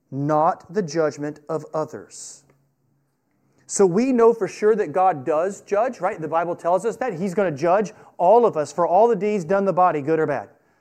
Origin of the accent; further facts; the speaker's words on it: the South, United States; I'm from the South. Do you know what's forbidden among Christians in the South?